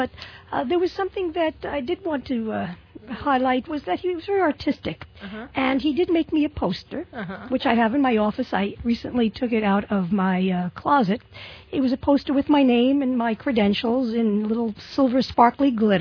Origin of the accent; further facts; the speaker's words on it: Brooklyn, New York, United States; I grew up in Brooklyn, New York, on the 16th floor of a 23-story building in a very highly densely populated area. I'm an only child. I come from working-class background.